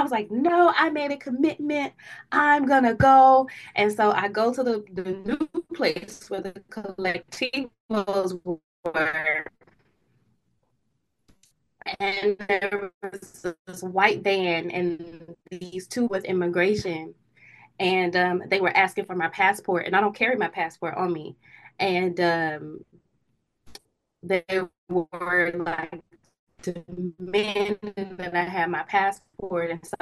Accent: Jonesboro, Georgia, United States; I grew up in Jonesboro, Georgia, and I have been traveling on and off nomadically really since 2017.

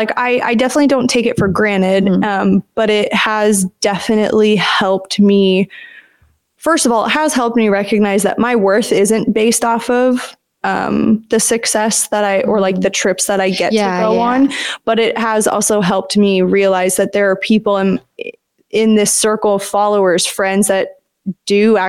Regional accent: Oregon, United States; So I'm from Oregon. My whole family lives on the West Coast.

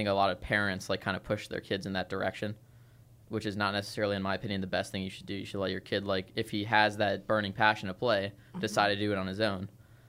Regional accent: Cincinnati, Ohio, United States; I'm from Cincinnati, Ohio.

